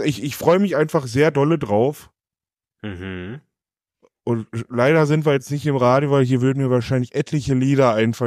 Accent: Essen, North Rhine-Westphalia, Germany; ich als Essener

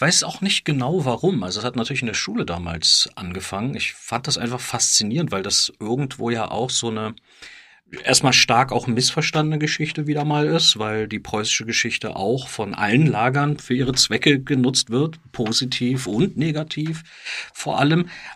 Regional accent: Berlin, Germany; Es ist eine große Ehre in dem Zuge, als Berliner nochmal genannt zu werden. Man muss ja mittlerweile Ex-Berliner sagen, so weh es irgendwo auch tut.

